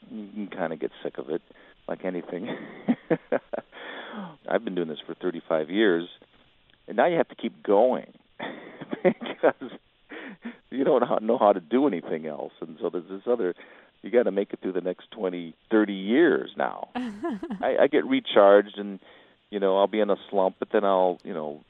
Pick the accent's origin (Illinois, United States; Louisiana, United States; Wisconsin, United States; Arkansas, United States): Illinois, United States; Rockford; I grew up in Rockford, Illinois.